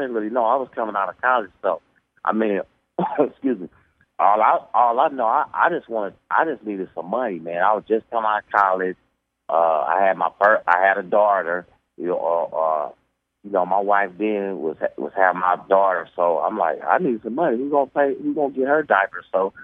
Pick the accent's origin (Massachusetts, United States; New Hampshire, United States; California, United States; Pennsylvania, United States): California, United States; Oakland; because I am from Oakland. I grew up back, you know, when you stood up and fight for what you want, man.